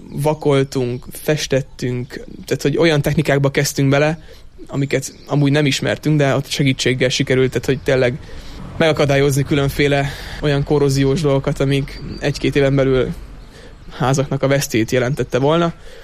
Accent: Budapest, Hungary; Budapestről származunk egyébként.

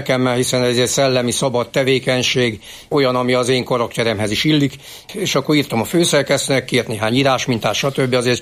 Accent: Miskolc, Borsod-Abaúj-Zemplén, Hungary; born there; Nővérem Gizella még Torna Szent Jakabon született, annyit pontos, hogy én már Miskolcon születem, tehát én miskolci vagyok. Mint képviselő úr is ugye Miskolc képviselő, tehát én is született miskolci vagyok, de a fele múltam az Torna Szent Jakabhoz között, édesanyám pedig viszlai

